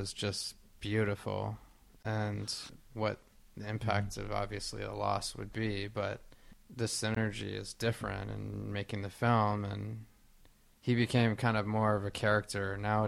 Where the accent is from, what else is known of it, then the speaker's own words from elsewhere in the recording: Boston, Massachusetts, United States; I'm from Boston, too, and the Boston connection.